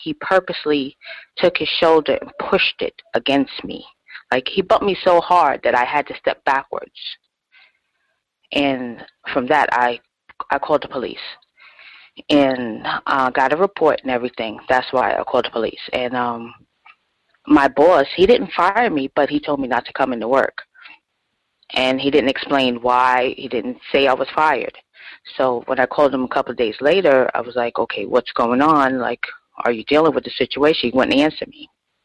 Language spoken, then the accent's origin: English; New York, United States; I'm from New York, and my workplace racism experience has left me sad, hopeless